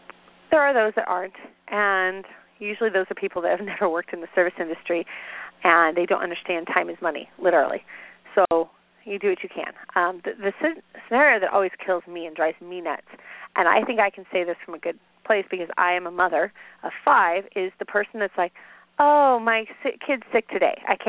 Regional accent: Phoenix, Arizona, United States; because I grew up in Phoenix, haven't really dealt with the whole snow issue

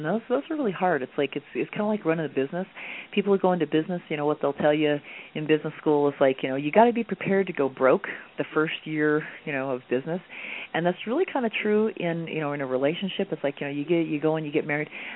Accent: Colorado, United States; I'm going to cheat because I know 307 is Wyoming because I'm from Colorado.

